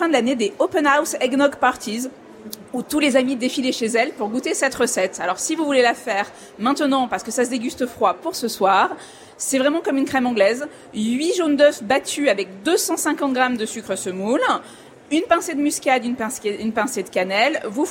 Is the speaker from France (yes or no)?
yes; south of France, France; Moi, je suis trop du Sud.